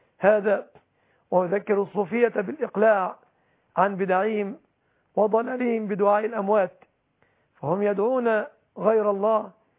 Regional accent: Egypt

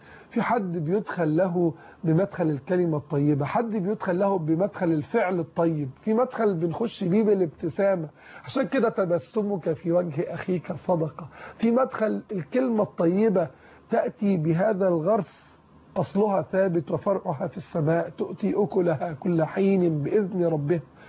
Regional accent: Egypt; احنا كمصريين ما نحبش حد يضربنا من بره،

